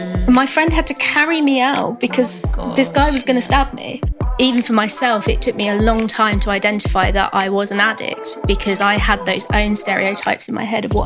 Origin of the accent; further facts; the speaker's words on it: Cambridge, East of England, United Kingdom; moved away as an adult; now in London, United Kingdom; I've lived in London since I was 18. I grew up in Cambridge.